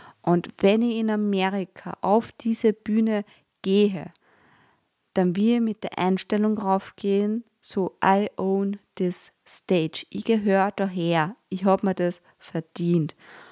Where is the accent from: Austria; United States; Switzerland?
Austria; als Österreicherin